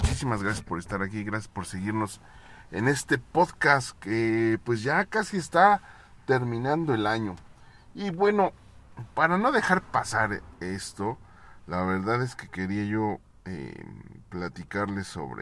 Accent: Mexico; o son muy buenos los mexicanos, los compatriotas

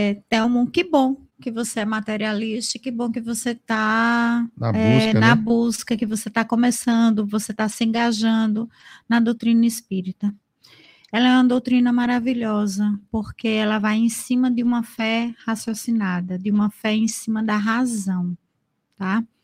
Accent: Pernambuco, Brazil; um beijo, um cheiro para todo mundo de Recife, né? Que eu sou pernambucana, não tem para onde.

